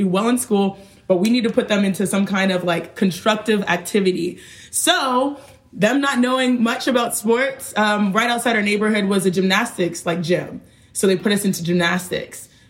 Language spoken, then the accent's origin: English; Houston, Texas, United States; So for us, obviously we're Nigerian American, born and raised in Houston, Texas, but you know, our blood is 100% Nigerian.